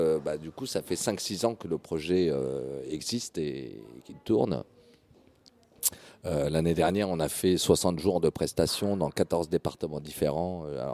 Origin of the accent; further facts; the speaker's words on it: La Riche, Centre-Val de Loire, France; nous, on est originaire de La Riche, à côté de Tours.